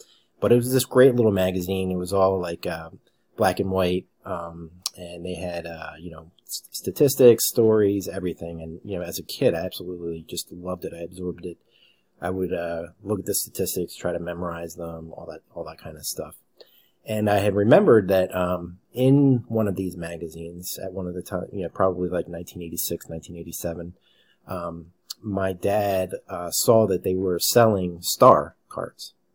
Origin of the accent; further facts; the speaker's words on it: Pennsylvania, United States; I'm from Pennsylvania. That's where I live now. I grew up in this area here, which was right in between New York City and Philadelphia. Grew up in a working class town.